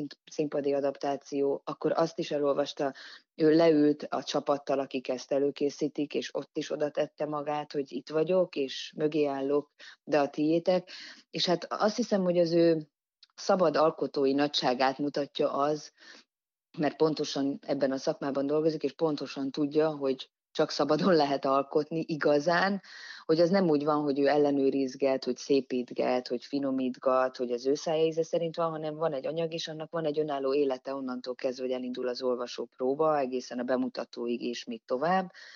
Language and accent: Hungarian; Budapest, Hungary; mondjuk én, mint budapesti lakótelepi lány